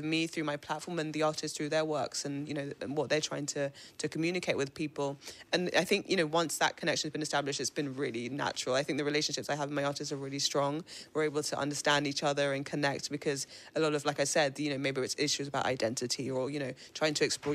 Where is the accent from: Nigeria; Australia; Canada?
Nigeria; now in London, United Kingdom; I'm Nigerian, so I go back and forth to Nigeria quite a lot.